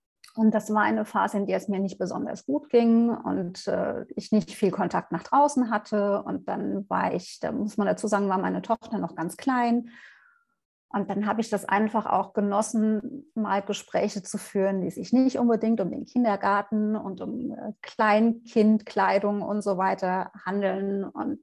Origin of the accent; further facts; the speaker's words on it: North Rhine-Westphalia, Germany; Ich komme aus der Nähe von Bonn, was jetzt natürlich ein relativ großes Gebiet ist und recht vage gehalten.